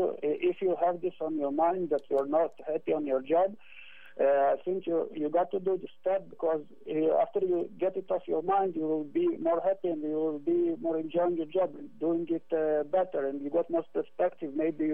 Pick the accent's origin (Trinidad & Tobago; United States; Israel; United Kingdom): Israel; English is a second language; I'm from Israel.